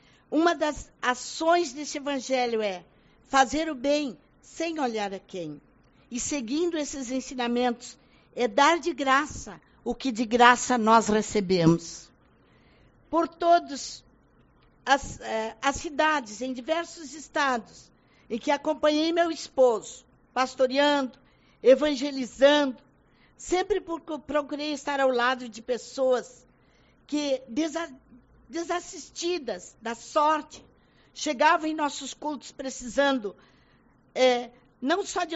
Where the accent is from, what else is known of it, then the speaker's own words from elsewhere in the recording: Uruguaiana, Rio Grande do Sul, Brazil; born there; Deus me deu a alegria de vir trabalhar e servir aonde eu nasci, na cidade que eu nasci, minha querida Uruguaiana